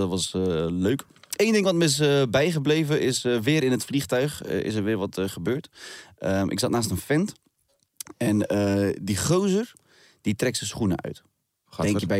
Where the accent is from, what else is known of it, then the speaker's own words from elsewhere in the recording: Turkey; Misschien hoor ik te weten als Turken zijnde.